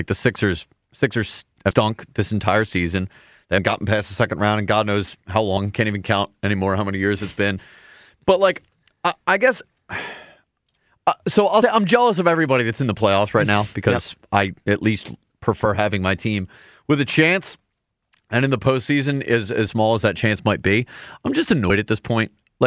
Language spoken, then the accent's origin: English; Philadelphia, Pennsylvania, United States; I think as a Philadelphian, at least my age, I have much more disdain for the city of New York than I do Boston.